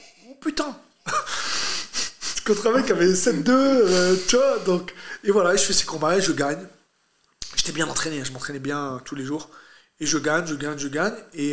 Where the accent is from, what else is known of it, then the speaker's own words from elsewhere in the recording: France; born there; je suis un Algérien né en France